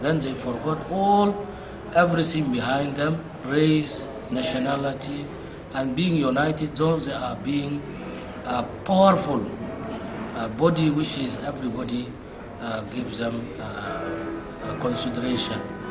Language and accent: English; Sudan; moved away as an adult; now in Malaysia; from Sudan originally. I studied in Egypt, Mosul, Sharia and law, and graduated from there. And then I did my master and PhD here in Malaysia. That was in 2003.